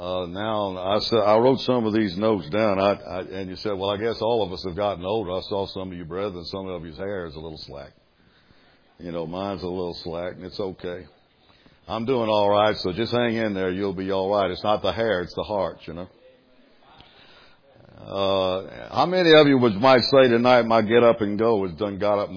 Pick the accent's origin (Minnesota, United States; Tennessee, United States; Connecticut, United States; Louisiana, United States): Louisiana, United States; So if you hear me say something Cajun tonight, I'm a Cajun from South Louisiana, I say strange things.